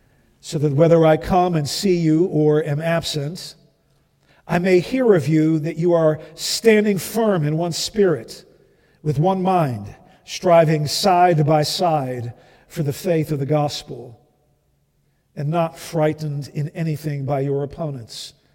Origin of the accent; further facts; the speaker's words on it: Netherlands; Growing up in the Netherlands, one of my favorite pastimes was tourist watching.